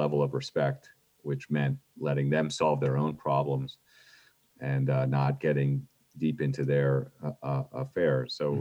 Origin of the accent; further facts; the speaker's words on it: United States; Now, me as an American, I say, well, that's for them